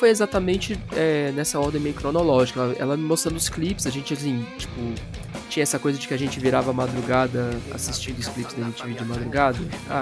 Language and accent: Portuguese; Santos, São Paulo, Brazil; É porque eu sou de Santos, né? Eu nasci em Santos, na verdade, né? E sempre tive família lá.